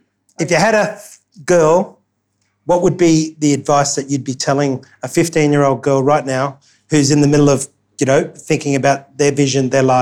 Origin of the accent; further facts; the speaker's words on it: Australia; born there; as a son of migrants, I can share a real quick story. My brother and sister were born in Italy, in Sicily. I was born in Australia.